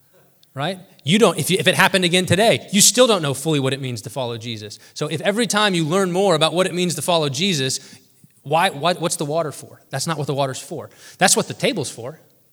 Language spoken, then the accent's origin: English; the South, United States; I grew up in the South. Parnell's gonna know what I'm talking about.